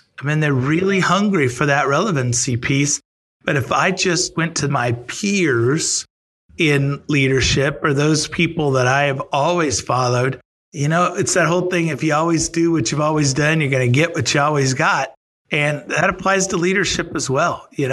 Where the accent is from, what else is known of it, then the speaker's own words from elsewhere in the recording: Texas, United States; As a Texan, I could tell you it's really important and you ought to have that in your life.